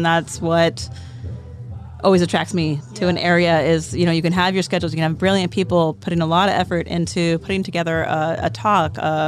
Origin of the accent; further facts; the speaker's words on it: California, United States; from Alameda County in California, USA.